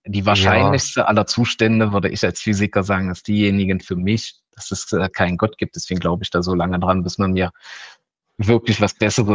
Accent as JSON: {"language": "German", "town": "Magdeburg", "region": "Saxony-Anhalt", "country": "Germany", "said": "Und jetzt, ich komme ja aus Magdeburg."}